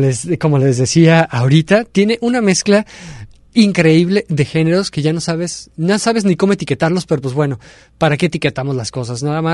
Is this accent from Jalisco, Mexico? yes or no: yes; Guadalajara, Jalisco, Mexico; son de Guadalajara, de mi tierra natal.